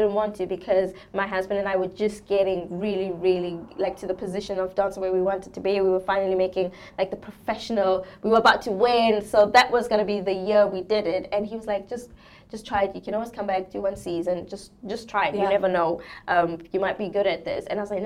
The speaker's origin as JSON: {"language": "English", "country": "South Africa", "tie": "born or raised there", "moved": "as an adult", "said": "So I'm born and raised in South Africa until I was 20, and then I left home."}